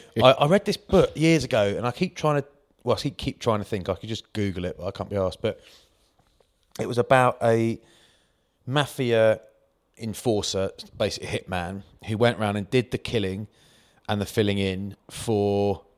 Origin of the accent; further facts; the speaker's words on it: Maidstone, South East England, United Kingdom; I'm from Maidstone, Kent, mate.